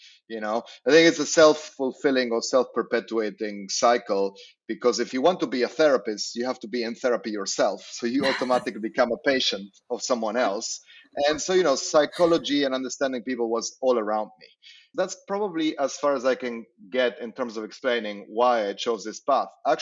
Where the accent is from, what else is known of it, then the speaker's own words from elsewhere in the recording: Argentina; So I grew up in Argentina, which I think is the only perpetually declining country in the world or in modern history.